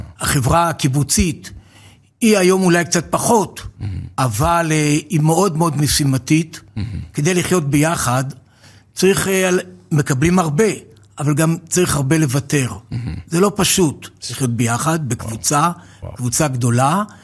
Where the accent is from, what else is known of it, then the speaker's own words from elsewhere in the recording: Givat HaShlosha, Central District, Israel; נולדתי בקיבוץ גבעת השלושה, לא רחוק מכאן, שם נולדתי, שם אני גם ימות. וכל חיי הם שם